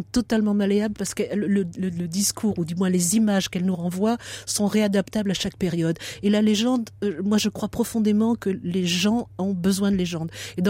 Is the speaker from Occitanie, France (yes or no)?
no; Nouvelle-Aquitaine, France; alors comme moi je suis d'Aquitaine, je ne réglerai pas le contentieux breton normand aujourd'hui